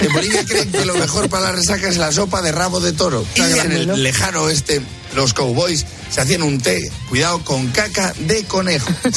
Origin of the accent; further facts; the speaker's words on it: Valladolid, Castile and León, Spain; yo soy de Valladolid.